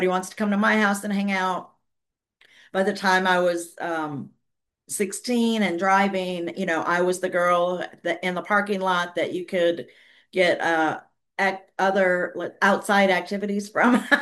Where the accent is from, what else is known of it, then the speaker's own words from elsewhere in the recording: Detroit, Michigan, United States; I grew up in Detroit, so it was all a bunch of factory workers.